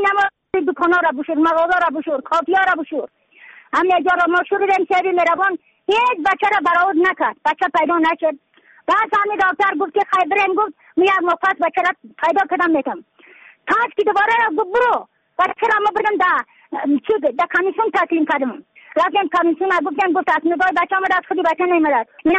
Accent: Badakhshan, Afghanistan; از بدخشان هستم، مرکز بدخشان ولسوالی اکل پایان.

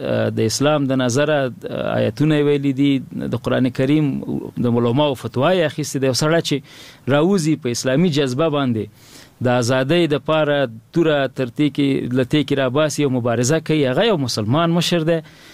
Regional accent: Nangarhar, Afghanistan; زه د ننګرهار ولایت یم،

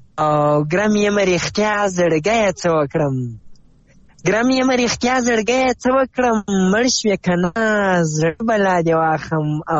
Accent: Zabul, Afghanistan; now in Ghazni, Afghanistan; زه اصلا د زابل ولایت یم خو اوسېږم غزنی کې

